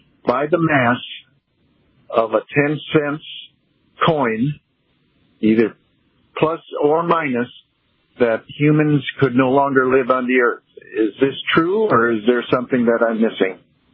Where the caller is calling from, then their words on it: Fairbanks, Alaska, United States; I'm from Fairbanks, Alaska. I'm listening to your program on KFBX, I believe it is, 970.